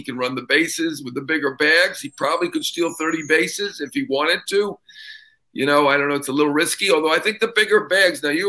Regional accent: New York, United States; Maybe it's because I'm a New Yorker, but I think it's Boston.

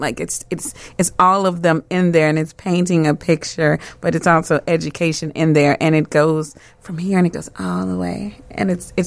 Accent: Chicago, Illinois, United States; I'm from Chicago as well. I'm from the South Side. So in Regina's pieces, I hear a lot of my upbringing and my parents' upbringing.

